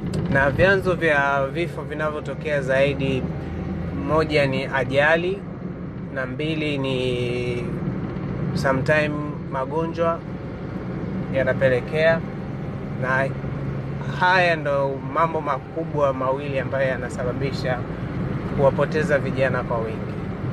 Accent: Tanzania; natokea Tanzania

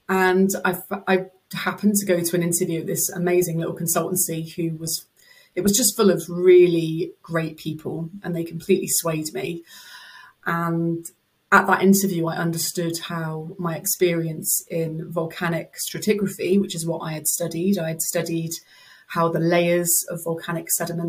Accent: South West England, United Kingdom; because I'm Cornish. So the idea of going anywhere far from the sea just was very upsetting to me.

